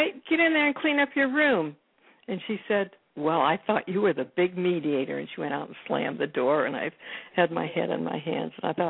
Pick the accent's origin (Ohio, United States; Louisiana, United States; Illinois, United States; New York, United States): Ohio, United States; And I said, I'm a mediator from Ohio.